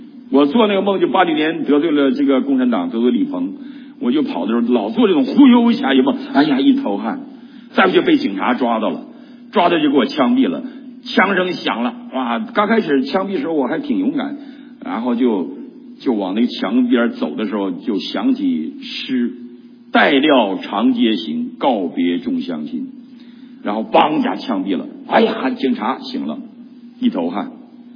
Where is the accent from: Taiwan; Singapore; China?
China; Qingdao, Shandong; 我住过团岛，很小，我在青岛生活过3年，我告诉你啊，我是青岛的，青岛来的。